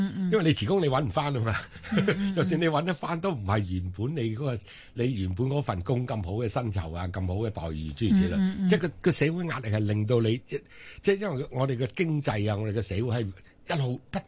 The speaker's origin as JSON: {"language": "Cantonese", "country": "China", "said": "我哋中國人好興講一句説話噶嘛"}